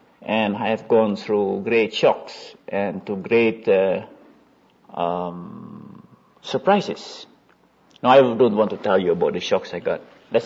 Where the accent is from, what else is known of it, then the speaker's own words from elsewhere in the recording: Indonesia; English is a second language; I come from Indonesia, and as has been told, I have a wife, 4 children, 2 sons, 2 daughters.